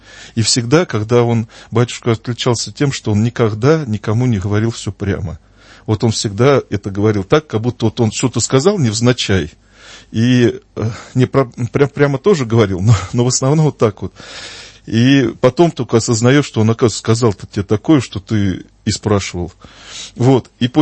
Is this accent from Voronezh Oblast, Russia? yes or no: yes; Voronezh Oblast, Russia; где я рос осознанно, в Воронежской области, у нас даже не было там церкви ни одной рядом действующей. Вот, поэтому крестился я поздно